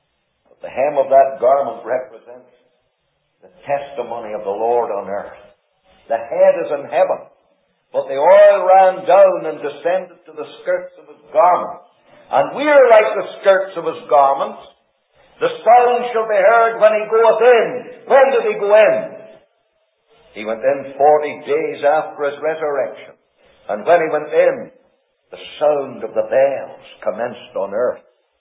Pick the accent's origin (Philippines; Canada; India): Canada; I'm an Irishman, half a Scot, and all a Canadian.